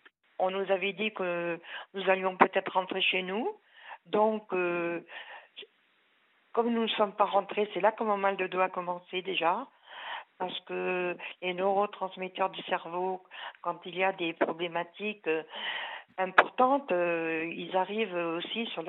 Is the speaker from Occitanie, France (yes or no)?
yes; Lourdes, Occitanie, France; born there; Et moi, je suis née à Lourdes, une famille de politiques. Donc, je suis quand même une Pyrénéenne.